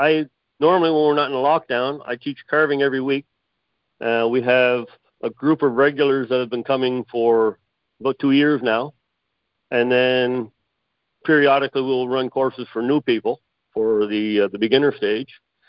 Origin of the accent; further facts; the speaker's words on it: Canada; I'm Canadian.